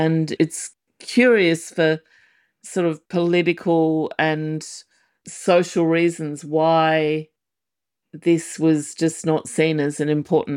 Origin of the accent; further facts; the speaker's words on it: Australia; And I, as an Australian, obviously I'm not a fan of that.